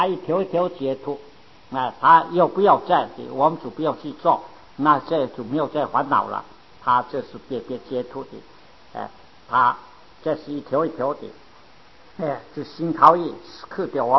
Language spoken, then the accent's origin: Chinese; China; 我是讲我们中国人啊，就标榜大乘佛法